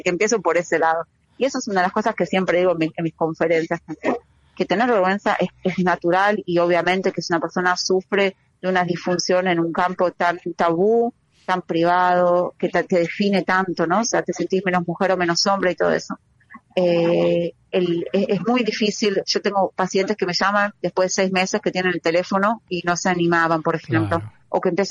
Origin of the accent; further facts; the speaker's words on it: Haifa, Haifa District, Israel; yo hago en Haifa porque soy de Haifa